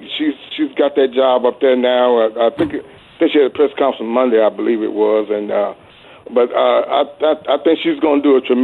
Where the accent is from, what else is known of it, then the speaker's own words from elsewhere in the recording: Mississippi, United States; Hey, Paul. Well, I'm a Southerner.